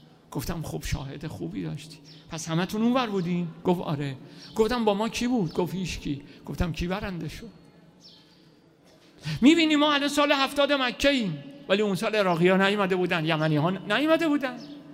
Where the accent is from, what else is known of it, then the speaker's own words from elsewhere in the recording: Iran; گفتم که من ایرانی هستم